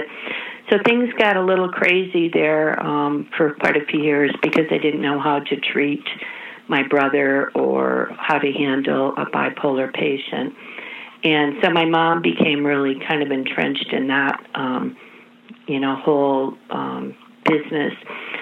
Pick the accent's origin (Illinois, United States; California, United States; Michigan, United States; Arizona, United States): Michigan, United States; Grand Rapids; Yeah, I was born in Grand Rapids, Michigan.